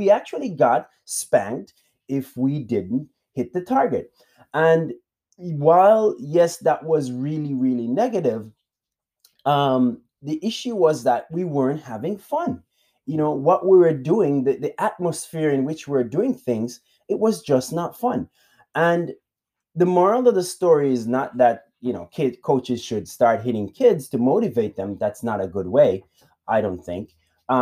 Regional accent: Jamaica; And again, I'm from Jamaica, so it was a different time, different culture.

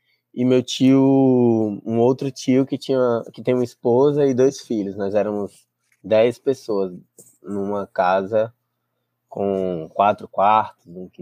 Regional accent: Brazil; Mas a minha infância toda, minha vida toda, foi lá na Sapiranga.

